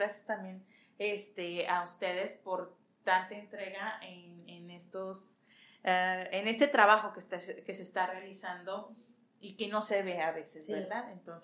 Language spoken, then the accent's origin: Spanish; Mexico; now in United States; yo que vengo de México y vengo acá a Estados Unidos y veo dos culturas completamente diferentes